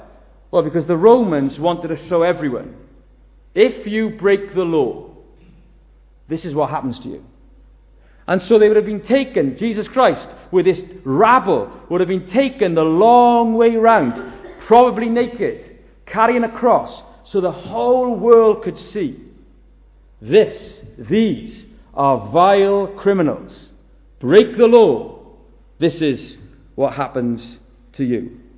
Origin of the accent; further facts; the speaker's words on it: Wales, United Kingdom; I'm from the Welsh Valley, so I can look after myself